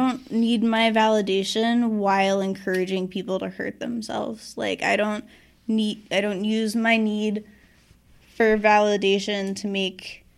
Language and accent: English; Southeast, United States; That was a lot of my friends' first jobs, like, growing up in the Southeast, you know?